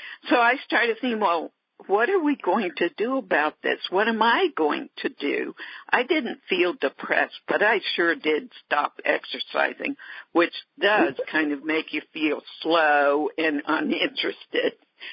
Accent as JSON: {"language": "English", "region": "Alabama", "country": "United States", "tie": "born there", "said": "And I was born in Alabama. I love banana pudding with meringue on top, homemade banana pudding."}